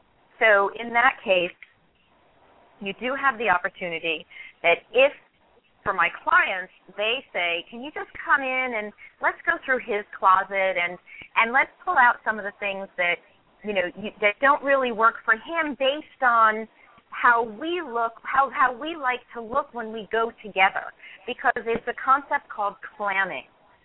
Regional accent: New York, United States; moved away; And I'm originally from New York, and I've only recently moved to Southern California, but I've been commuting between the East and West Coast for many years

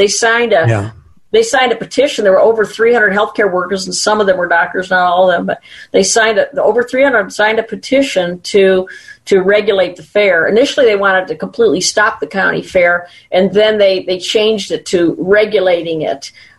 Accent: Chicago, Illinois, United States; I was raised in Chicago with the big machine, you know, the Richard Daley machine.

